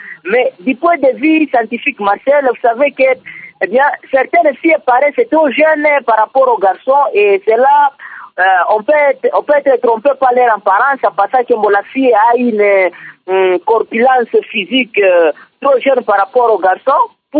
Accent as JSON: {"language": "French", "town": "Butembo", "region": "North Kivu", "country": "DR Congo", "said": "Parce que ici, chez nous, à Butembo, par exemple, la femme n'appartient pas à l'homme"}